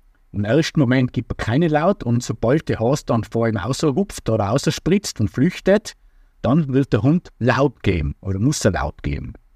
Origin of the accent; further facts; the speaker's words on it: Scharnitz, Tyrol, Austria; wo ich herkomme aus Scharnitz im Hochgebirge